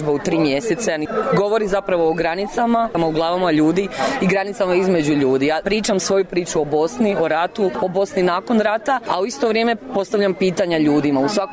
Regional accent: Split, Split-Dalmatia County, Croatia; also born or lived in Bugojno, Bosnia and Herzegovina; now in Berlin, Germany; I zbog rata smo morali preći u Hrvatsku, tako da sam odrasla jednim dijelom u Splitu, otišla na studiju u Zagrebu i prošle godine se preselila u Berlin. Dom mi je svugdje i nigdje.

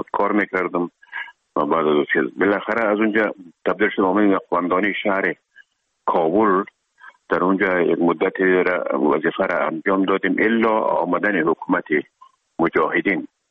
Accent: Herat, Afghanistan

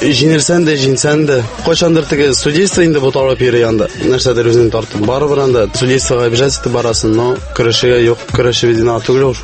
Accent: Aitaul, Bashkortostan, Russia; Мин үзем Башкирдан, Айтауылдан.

